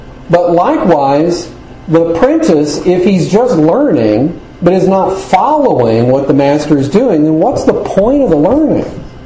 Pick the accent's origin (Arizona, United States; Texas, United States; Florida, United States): Florida, United States; I have a little bit of an encounter with this myself growing up in Florida.